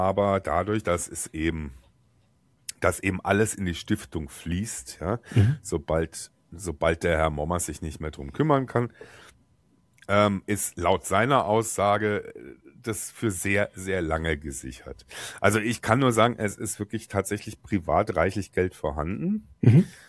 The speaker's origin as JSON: {"language": "German", "country": "Germany", "moved": "yes", "said": "Ich fahre ab und zu nach Deutschland. Ich komme ja aus Deutschland"}